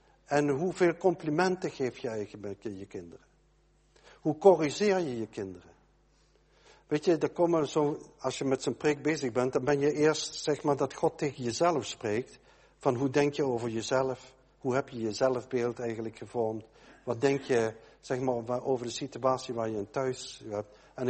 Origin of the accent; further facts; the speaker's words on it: Netherlands; we zijn toch als Nederlanders erg